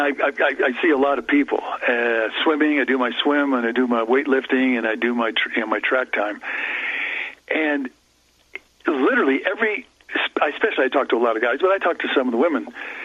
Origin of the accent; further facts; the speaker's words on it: United States; but as an American citizen, I have to say that we face a very sobering society because we, the American people, from the bottom up, did not do our job.